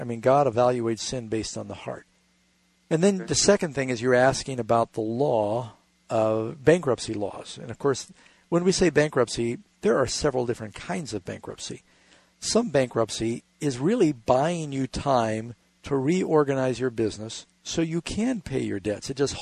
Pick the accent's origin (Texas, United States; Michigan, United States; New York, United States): New York, United States; New York City; when I grew up in New York City and we had a block party